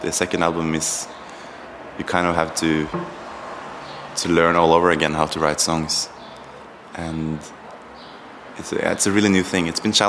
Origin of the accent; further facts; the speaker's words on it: Norway; we are from Norway. And right now we are on a little tour in Europe